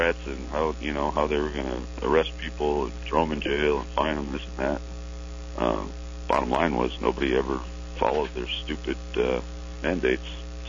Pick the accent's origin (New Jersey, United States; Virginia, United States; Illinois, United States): Illinois, United States; Chicago; I mean, I remember when I grew up in the Chicago area, we used to go up to the UP and snowmobile